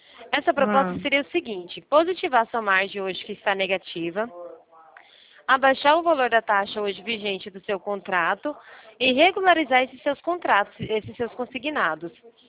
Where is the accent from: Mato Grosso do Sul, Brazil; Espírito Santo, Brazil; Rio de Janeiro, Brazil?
Mato Grosso do Sul, Brazil; Campo Grande; Campo Grande, MS. Fala daqui do centro.